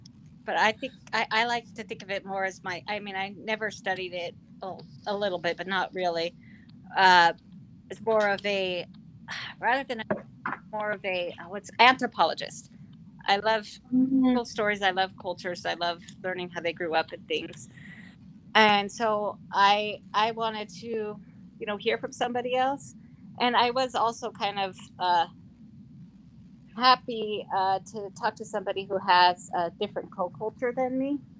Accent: California, United States; Yeah, I grew up in the California part of the Mojave Desert.

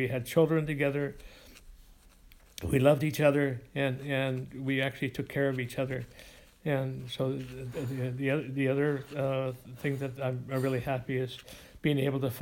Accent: San Francisco, California, United States; Well, the actually my childhood friends that I still have today, that I grew up in San Francisco, was Norman McDonald.

